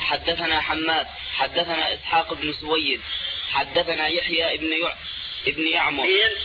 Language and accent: Arabic; Jordan; والله يا شيخي يعني مثل ما بيحكوها عندنا في الأردن